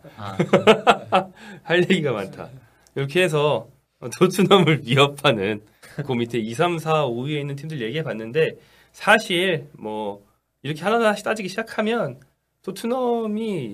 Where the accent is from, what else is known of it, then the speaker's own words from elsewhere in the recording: South Korea; 한국 사람으로서는 굉장히 재밌기 때문에